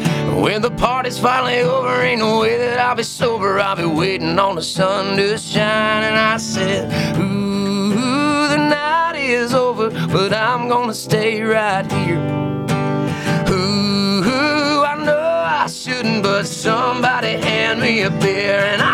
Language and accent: English; Gulf Coast, United States; now in Tennessee, United States; I grew up on the Gulf Coast, so I'm having to get used to the waterways and the lakes and rivers we got up there.